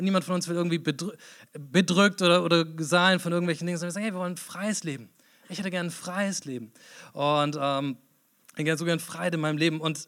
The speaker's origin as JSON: {"language": "German", "town": "Mainz", "region": "Rhineland-Palatinate", "country": "Germany", "said": "Genau, ich komme aus Mainz."}